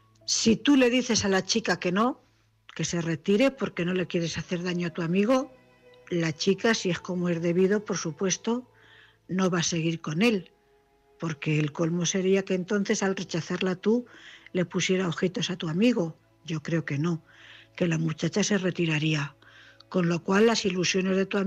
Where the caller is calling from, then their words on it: Cuenca, Castilla-La Mancha, Spain; corresponsal de Cuenca.